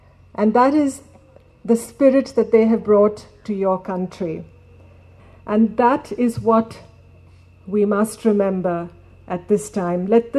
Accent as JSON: {"language": "English", "country": "India", "said": "To me as an Indian, my Sikh brother and sister epitomizes the values of courage, of commitment, of community spirit"}